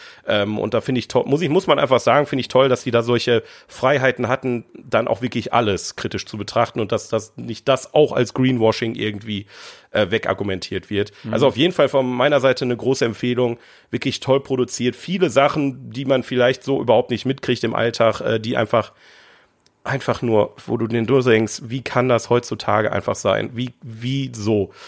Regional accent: North Rhine-Westphalia, Germany; wir kommen aus dem Ruhrgebiet

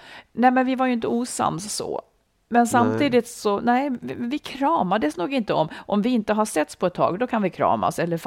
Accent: Dalarna County, Sweden; Nej, men det knäppa är att både han och jag är från Dalarna.

